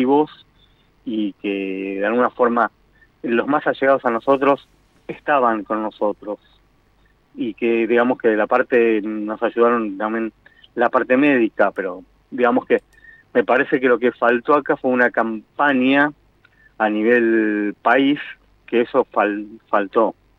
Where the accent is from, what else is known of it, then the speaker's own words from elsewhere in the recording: Argentina; como argentinos